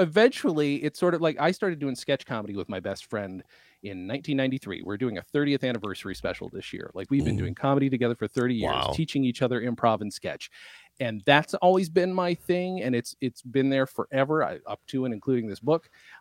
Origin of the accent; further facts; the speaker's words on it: New York, United States; also born or lived in England / Germany; I grew up in upstate New York for the most part. Mm-hmm. My parents were both in the military, so we went all over the place. I was born in England, went to Germany, but then settled in upstate New York.